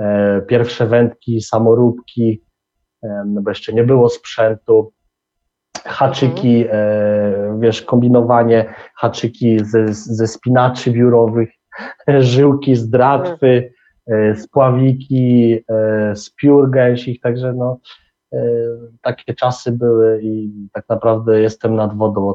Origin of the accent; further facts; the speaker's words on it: Szczytno, Warmian-Masurian Voivodeship, Poland; odkąd pamiętam, to wychowywałem się nad jeziorem. Wiesz, pochodzę z Mazur, z bardzo pięknego miasta, ze Szczytna. Tam do najbliższego jeziora miałem jakieś 600 metrów.